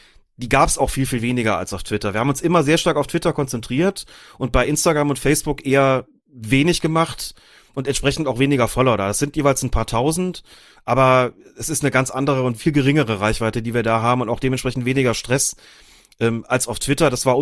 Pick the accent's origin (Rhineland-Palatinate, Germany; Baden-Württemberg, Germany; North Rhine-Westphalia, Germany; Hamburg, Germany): Rhineland-Palatinate, Germany; Ich bin im Rheinland aufgewachsen, wahrscheinlich hätte es näher gelegen, zwar in Rheinland-Pfalz, aber im nördlichen Teil